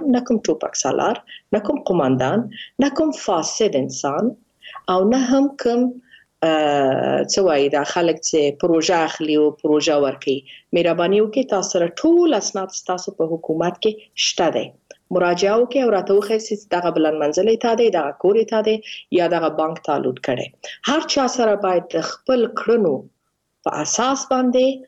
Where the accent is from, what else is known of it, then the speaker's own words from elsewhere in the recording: Afghanistan; افغانستان زما کور دی زما ملک دی زما هویت دی زما تاریخ دی زه د هغه سره تعلق لرم